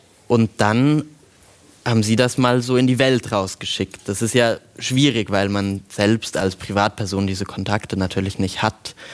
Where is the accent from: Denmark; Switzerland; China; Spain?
Switzerland; Ich bin ja Schweizer